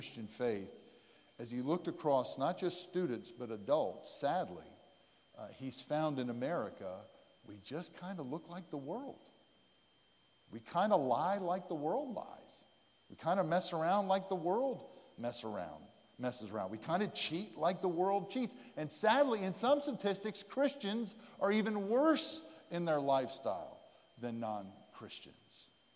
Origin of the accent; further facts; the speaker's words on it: Lititz, Pennsylvania, United States; I had the Wilbur Chocolate Factory, was in Lititz, Pennsylvania, where I grew up. The downtown community pool and the downtown park all smells of chocolate.